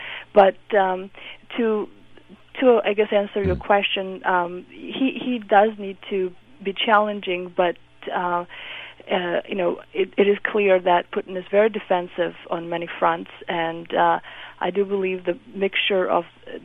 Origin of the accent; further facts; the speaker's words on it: Georgia; English is a second language; because I am from Republic of Georgia